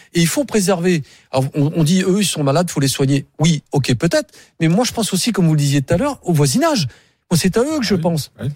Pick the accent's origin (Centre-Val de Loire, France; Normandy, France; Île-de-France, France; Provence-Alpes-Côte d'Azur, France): Provence-Alpes-Côte d'Azur, France; Marseille; J'ai travaillé au STUP à Marseille, je suis marseillais. Donc je connais bien la ville